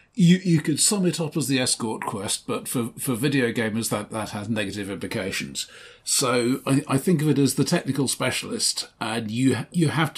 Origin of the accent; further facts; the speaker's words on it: United Kingdom; but yeah, we are British, so nobody wants to be the person in charge.